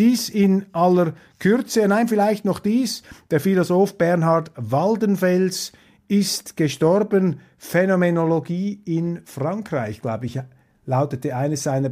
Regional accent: Switzerland; wenn wir als Schweizer und lediglich 25% Deutsche über Deutschland sprechen.

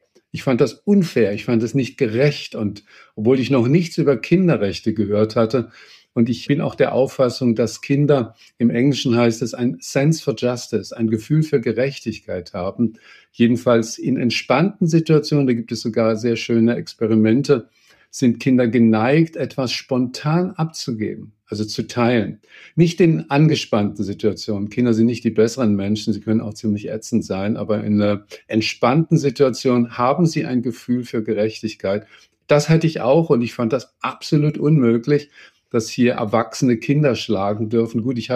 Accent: Baden-Württemberg, Germany; bin ich in Baden-Württemberg zur Schule gegangen

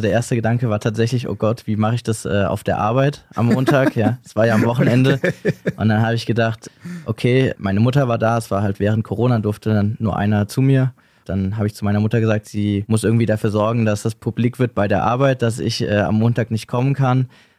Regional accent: Wiesbaden, Hesse, Germany; Ich komme aus Wiesbaden.

